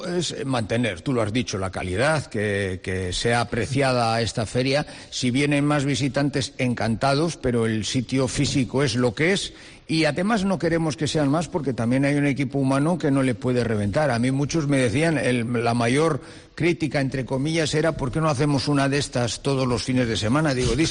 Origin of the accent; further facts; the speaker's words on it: Isla, Cantabria, Spain; A la gente que somos de Isla, no nos llaman los pimienteros, nos llaman los caricones.